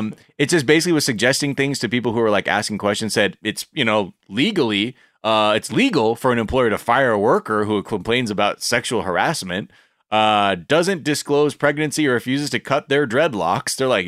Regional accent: California, United States; Like in my mind growing up in the Valley, I'm like, fucking Sylmar? What's over there?

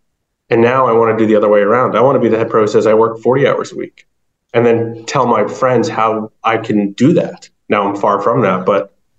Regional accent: New Jersey, United States; like when I grew up in New Jersey

